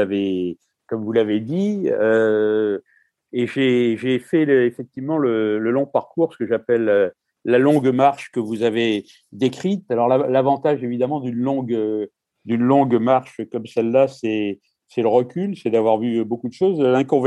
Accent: Marseille, Provence-Alpes-Côte d'Azur, France; born there; Je suis né à Marseille. Alors, Marseille, c'est une ville extrêmement cosmopolite.

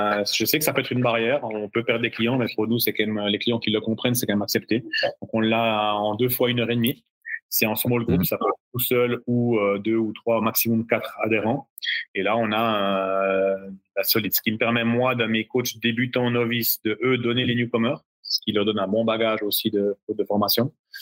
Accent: Switzerland; tu prends chez nous en Suisse la moyenne d'un. d'entrepreneur, c'est entre 120 et 130 francs l'heure

